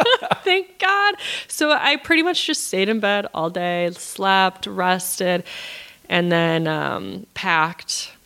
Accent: Midwest, United States; growing up in the Midwest, we get some pretty good thunderstorms

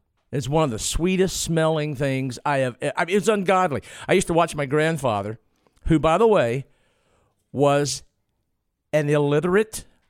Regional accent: Rural Hall, North Carolina, United States; I grew up on Tobaccoville Road, mailing address, Route 2, Rural Hall, North Carolina. Not far from King, the home of Kenny Dennard.

